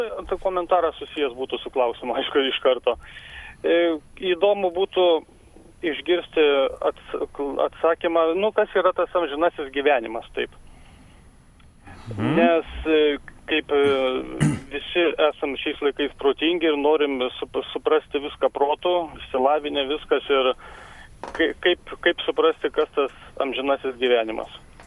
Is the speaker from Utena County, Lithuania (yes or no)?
no; Kaunas, Kaunas County, Lithuania; Iš Kauno.